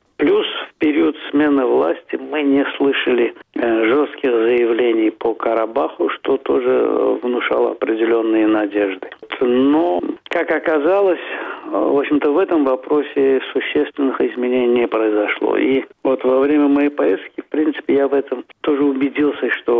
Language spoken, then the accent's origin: Russian; Azerbaijan; Но когда говорил, что из Азербайджана